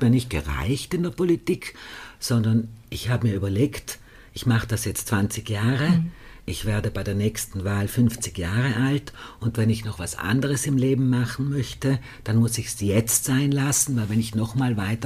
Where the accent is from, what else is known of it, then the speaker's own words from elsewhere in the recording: Klausen, Trentino-Alto Adige, Italy; Ich bin im Gasthof Klostersepp in Klausen aufgewachsen, musste schon als Kind mithelfen und bin jetzt sozusagen zu meinen Wurzeln zurückgekehrt.